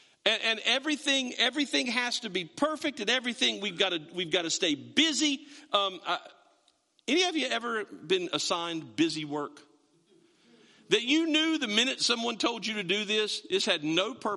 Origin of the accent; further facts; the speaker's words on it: Creswell, North Carolina, United States; When I was growing up in Crestwell